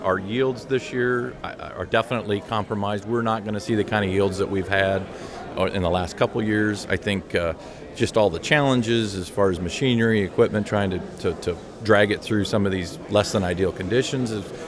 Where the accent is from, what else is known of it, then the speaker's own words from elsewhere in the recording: Illinois, United States; from Mercer County, Illinois, up by the Quad Cities.